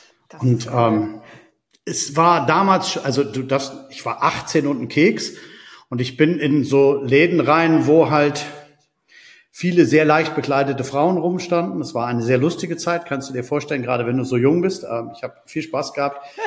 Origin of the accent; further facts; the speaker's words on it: Hamburg, Germany; ich komme aus dem hohen Norden. Da gibt es eine Stadt in der Nähe, die heißt Hamburg, wo ich aufgewachsen bin.